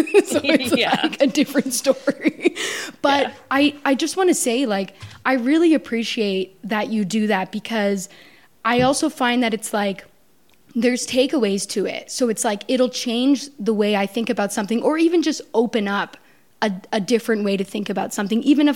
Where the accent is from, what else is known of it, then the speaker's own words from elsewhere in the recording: Canada; And maybe it's because I'm Canadian.